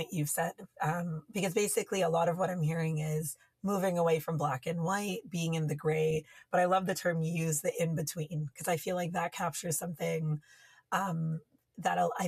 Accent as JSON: {"language": "English", "town": "Toronto", "region": "Ontario", "country": "Canada", "tie": "born or raised there", "said": "my parents are Tamil, Sri Lankan, have, you know, came here in the 80s because of the war. And so very much I grew up with, you know, kind of a refugee cultural context of growing up in Toronto."}